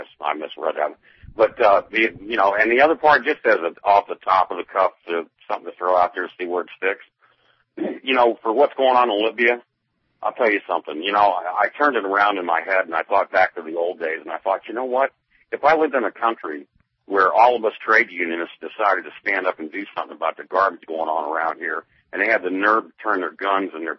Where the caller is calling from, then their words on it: South Carolina, United States; also born or lived in Atlanta; I'm calling you from South Carolina. I've lived in Atlanta. I've lived in a lot of southern states over my lifetime.